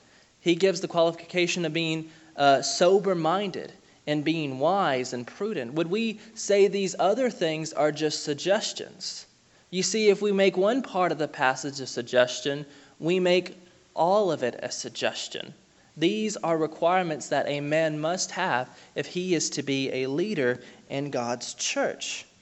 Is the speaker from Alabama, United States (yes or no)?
yes; Alabama, United States; Now, I'm from Alabama. I didn't really deal with sheep too much. We had a lot of cattle. We did not have a lot of sheep.